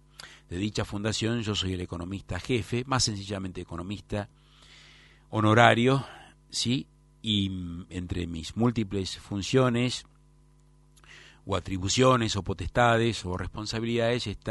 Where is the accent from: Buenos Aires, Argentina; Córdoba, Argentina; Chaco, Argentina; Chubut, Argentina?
Buenos Aires, Argentina; soy tan argentino como el dulce de leche, de tercera o cuarta generación, tan porteño como el tango y nacido en el barrio de Palermo como Jorge Luis Borges.